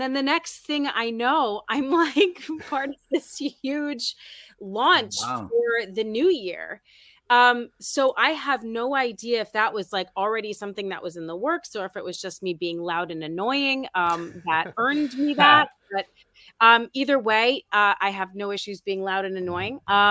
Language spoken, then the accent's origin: English; New York City, New York, United States; And I'm from New York City.